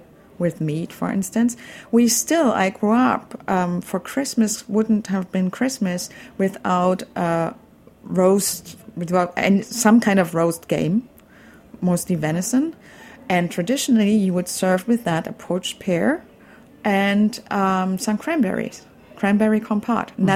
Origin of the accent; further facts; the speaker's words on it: Berlin, Germany; English is a second language; My mother, I grew up in Berlin. My mother would never, ever cook sauerbraten.